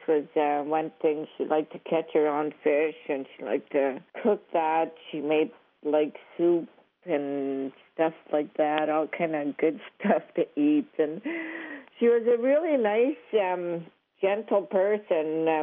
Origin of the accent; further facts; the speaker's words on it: Quebec, Canada; I'm a grandmother from the Kittagong ZB First Nation Reserve in Quebec.